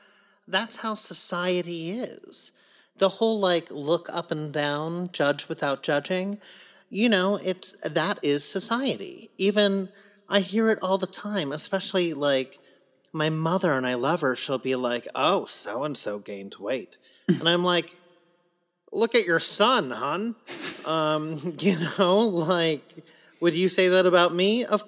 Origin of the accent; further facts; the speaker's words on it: San Diego, California, United States; I grew up in San Diego many times.